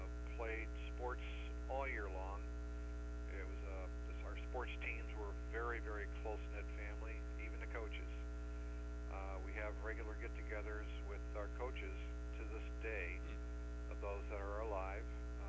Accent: Twinsburg, Ohio, United States; So growing up in Twinsburg was a lot of fun.

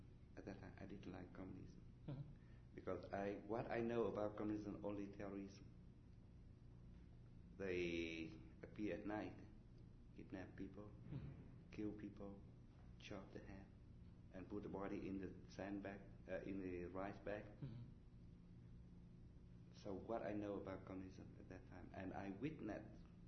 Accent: Quang Tri, Vietnam; English is a second language; And when I come back to my hometown, Quang Tri, I apply for a job as translator

